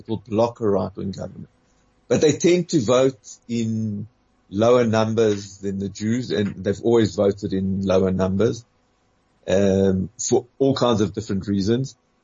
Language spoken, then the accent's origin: English; South Africa; accent: South African; now in Israel; my Hebrew is reasonable after 35 years in Israel, but my accent is very, still very South African